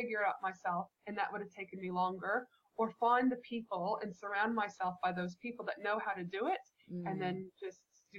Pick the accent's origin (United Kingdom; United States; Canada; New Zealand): Canada; when I was a child growing up in Canada